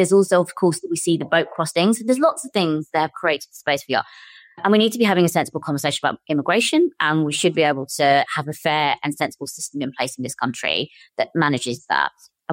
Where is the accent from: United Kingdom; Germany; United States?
United Kingdom; Gillingham, South East England; also born or lived in Chatham; I'm a British Asian, I'm a Muslim, I was born in Chatham, I've lived in Gillingham my whole life. I very much see myself as British.